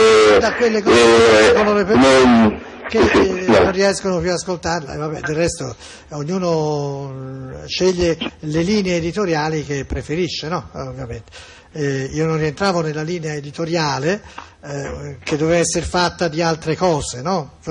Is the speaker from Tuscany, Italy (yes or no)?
yes; Florence, Tuscany, Italy; Ma sono di Firenze.